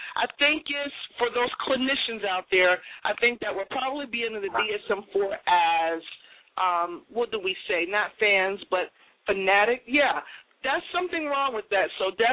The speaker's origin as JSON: {"language": "English", "town": "Boston", "region": "Massachusetts", "country": "United States", "tie": "born or raised there", "said": "In my hometown, Boston, Massachusetts, there were 5 babies that were born on, get this, 12/12/12 at 12:12 p.m."}